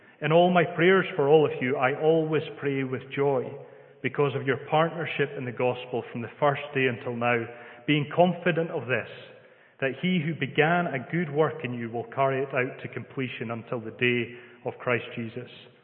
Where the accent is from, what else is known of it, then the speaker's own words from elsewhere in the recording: Scotland, United Kingdom; accent: Scottish; And there was a few Sundays where my Scottish accent would get the better of me and do me a bit of a disservice.